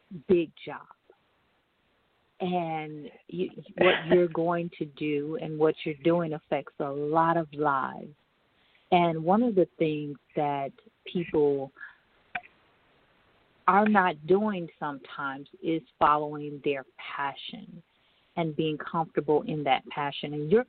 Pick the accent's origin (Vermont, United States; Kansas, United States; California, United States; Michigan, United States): Michigan, United States; I was raised in Michigan, so I would sit in the corner where the heat came out of the vent on the floor.